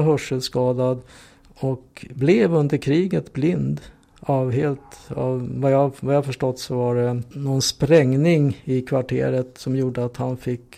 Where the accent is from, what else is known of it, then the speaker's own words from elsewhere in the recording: Hungary; first language Hungarian; Swedish is a second language; now in Sweden; Och jag är ursprungligen från Ungern. Så jag har ju faktiskt bott här i större delen av mitt liv. Ända sedan 1951 kom jag hit. Och blev jättesvensk